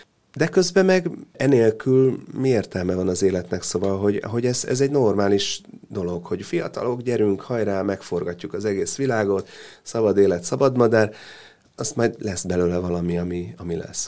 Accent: Budapest, Hungary; mi nem vagyunk ugye balkáni zenekar, mi magunk Budapestről vagyunk

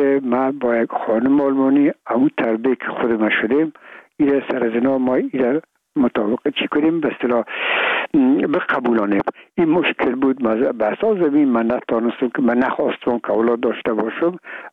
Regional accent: Afghanistan; ما افغان هستیم

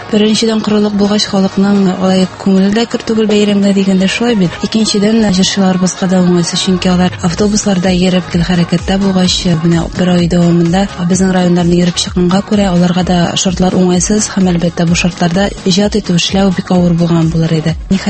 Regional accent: Bugulma, Tatarstan, Russia; Мин Бөгелмә шәһәреннән.

